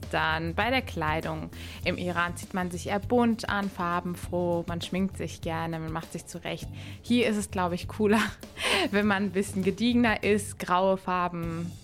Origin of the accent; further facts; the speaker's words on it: Germany; born there; ich bin ja in Deutschland geboren